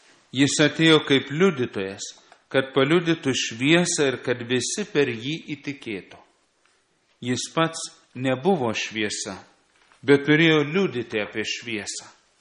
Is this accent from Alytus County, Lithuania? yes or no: no; Panevėžys, Panevėžys County, Lithuania; Aš augau Panevėžyje, tai laikraštis, kurį skaitydavom, buvo Panevėžio balsas pasirodo.